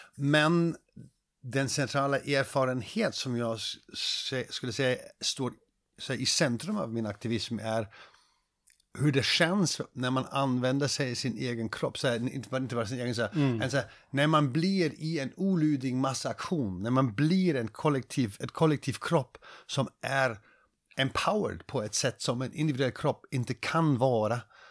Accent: Germany; Swedish is a second language; also born or lived in Stockholm, Sweden; Och jag är tysk, jag är. Min mamma är brasiliansk, men jag är tysk. Jag växte upp i Tyskland. Men för så här, 20 år sedan, 22 år sedan, 2000 och 2001, bodde jag i Sverige, i Stockholm.

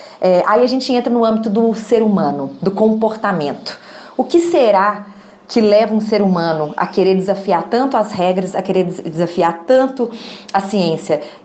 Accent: Brazil; Você acha que nós, como brasileiros, como país, né, como uma nação, chegamos nesse ponto

